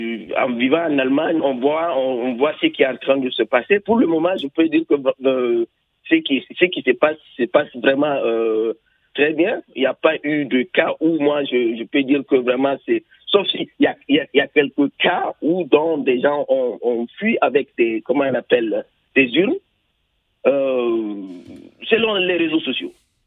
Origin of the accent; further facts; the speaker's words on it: Niger; je suis Nigérien.